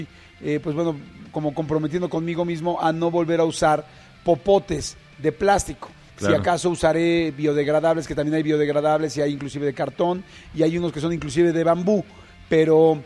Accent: Mexico; me hicieron el favor de invitarme la gente de la ONU como mexicano

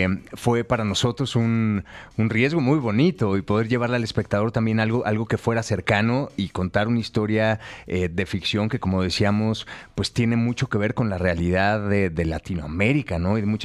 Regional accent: Mexico; nuestro trabajo como mexicanos puede seguir resonando en el mundo

